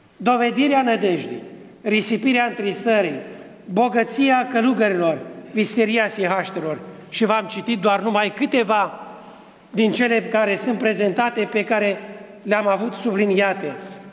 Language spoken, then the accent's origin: Romanian; Suceava County, Romania; pentru noi ca bucovineni, căci aici, în biserică, marea majoritate, sunteți de aici, din Bucovina